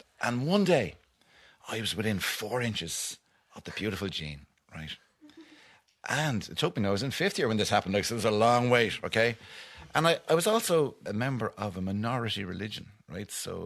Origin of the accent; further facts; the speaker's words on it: Dublin, Leinster, Ireland; also born or lived in Cork; Like, I went to Cork and I wasn't there long. Like, and when I moved back, I was from Cork. So we moved back to the north side of Dublin. And I went to Mount Temple, right?